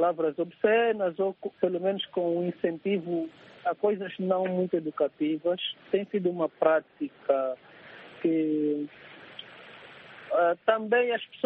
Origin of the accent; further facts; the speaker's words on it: Malanje, Angola; entretanto, eu sou de Malanje. Mas verdadeiramente somos todos angolanos.